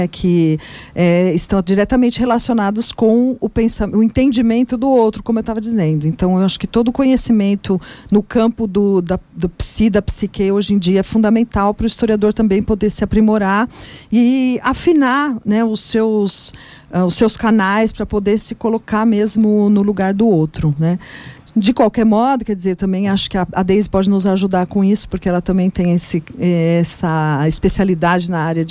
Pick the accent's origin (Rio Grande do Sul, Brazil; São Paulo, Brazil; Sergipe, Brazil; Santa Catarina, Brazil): São Paulo, Brazil; eu também optei por morar em São Paulo porque eu tinha parentes que podiam me acolher aqui, porque eu não sou de São Paulo, sou do interior.